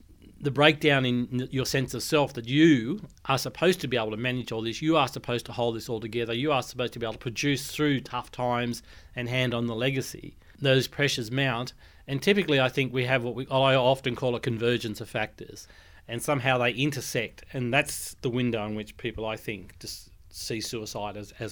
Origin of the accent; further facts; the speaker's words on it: Australia; And so farmers quickly became central to the nation. And in Australia we have a long cul